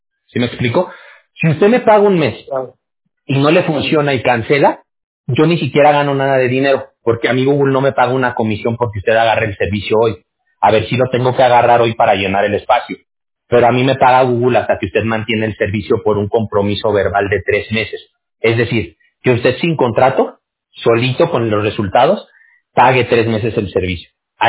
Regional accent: Aguascalientes, Mexico; born there; Y se fueron a vivir a Aguascalientes. Y yo nací ya en Aguascalientes. Pero mis abuelos, mis papás, son chilangos todos. Todos son de la Ciudad de México.

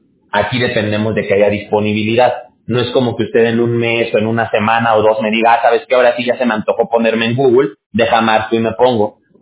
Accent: Mexico; yo soy mexicano.

